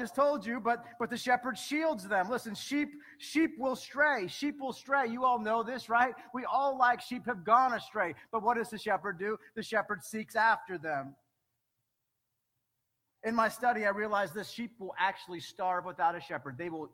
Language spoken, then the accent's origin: English; Lancaster, Pennsylvania, United States; I'm from Lancaster, Pennsylvania, and I'm still struggling with, like, what does that mean?